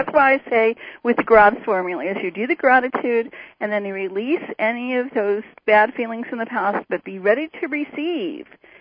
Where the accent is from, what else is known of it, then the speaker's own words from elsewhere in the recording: Cleveland, Ohio, United States; he's from my hometown of Cleveland, and so we grow him good over there